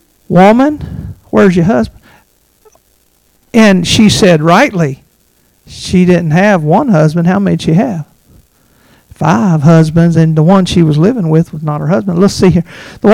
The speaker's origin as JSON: {"language": "English", "region": "Kentucky", "country": "United States", "said": "Yeah, I'm from Kentucky."}